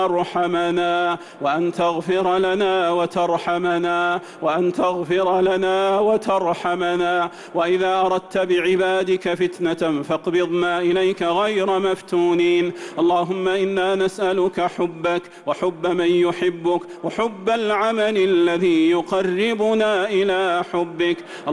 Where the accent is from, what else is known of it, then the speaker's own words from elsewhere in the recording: Saudi Arabia; اللهم احفظ بلادنا المملكة العربية السعودية